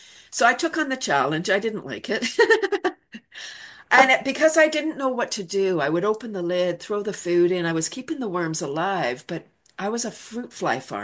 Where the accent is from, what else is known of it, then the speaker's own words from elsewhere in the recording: Toronto, Ontario, Canada; moved away as an adult; I'm from Toronto. I moved out of Toronto in 93, bought a house.